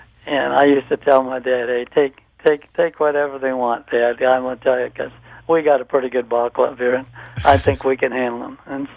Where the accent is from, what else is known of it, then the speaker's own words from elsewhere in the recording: Indianapolis, Indiana, United States; I grew up on the West Side of Indianapolis. I lived at 1140 West New York Street.